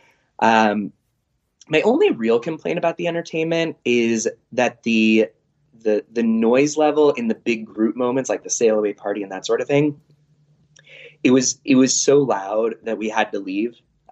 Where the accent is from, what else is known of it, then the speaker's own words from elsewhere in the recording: San Diego, California, United States; I don't know if you can tell, we're from San Diego.